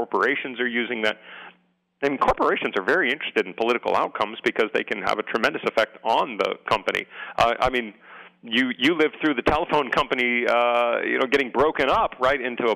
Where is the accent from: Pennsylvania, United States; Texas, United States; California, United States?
California, United States; San Diego; I grew up in San Diego, and My best friend explained to me that we had to have favorite teams